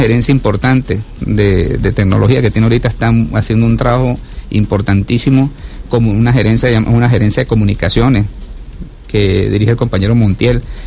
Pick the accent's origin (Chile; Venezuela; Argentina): Venezuela; lo que nosotros realmente somos los venezolanos.